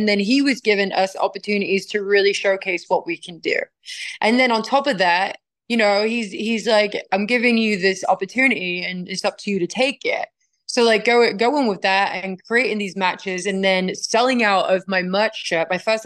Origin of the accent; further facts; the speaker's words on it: England, United Kingdom; now in United States; That's such a big deal, a 90,000 cap stadium over there in my home country.